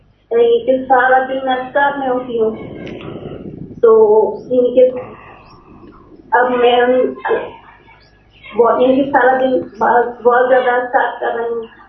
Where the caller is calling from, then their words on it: Sindh, Pakistan; میں سندھ سے بات کر رہی ہوں، جیسے 8 سال ہو میں آپ کے ساتھ جڑی ہوئی ہوں۔